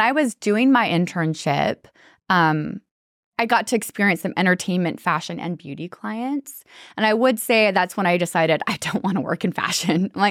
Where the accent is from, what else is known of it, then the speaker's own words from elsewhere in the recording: Utah, United States; And like my home, I'm from Utah. Everybody's friendly and nice and just like Austin.